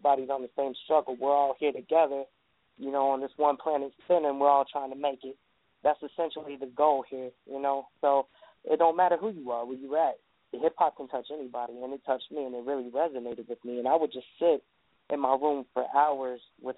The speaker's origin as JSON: {"language": "English", "region": "the South", "country": "United States", "said": "I'm from the South, so everybody in my family is very religious, so it was turned into a gospel song."}